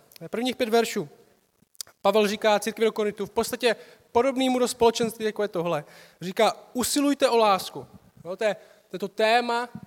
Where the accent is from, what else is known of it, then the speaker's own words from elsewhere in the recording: Šumperk, Olomouc Region, Czechia; jsem ze Šumperka, jak bylo řečeno.